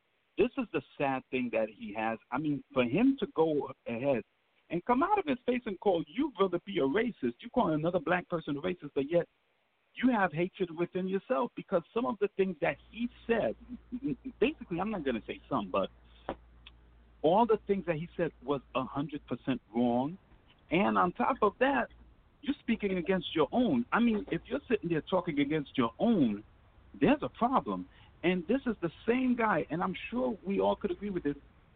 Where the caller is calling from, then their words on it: St. Louis, Missouri, United States; I'm calling in from St. Louis, Missouri.